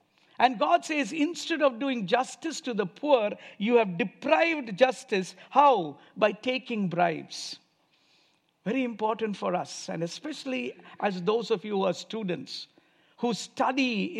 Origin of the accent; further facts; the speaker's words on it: India; English is a second language; now in United States; why would I come all the way from India to US to buy a shirt made in Bangladesh?